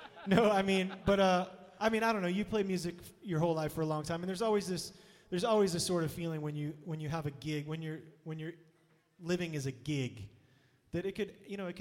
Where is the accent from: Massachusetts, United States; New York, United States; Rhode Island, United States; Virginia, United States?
Massachusetts, United States; Andover; also born or lived in Lawrence, United States; I was born in a city called Lawrence and grew up mostly in Andover.